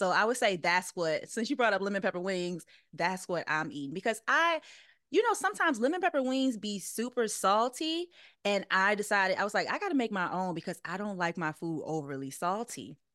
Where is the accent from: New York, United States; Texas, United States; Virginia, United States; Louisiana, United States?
Louisiana, United States; I like to use Louisiana hot sauce or Crystal hot sauce because I'm from Louisiana.